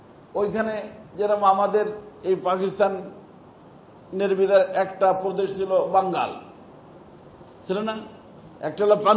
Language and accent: Bangla; Bangladesh; আমি বাংলাদেশি, আমি কি মুসলমান 1 নম্বরে, 2 নম্বরে বাংলাদেশি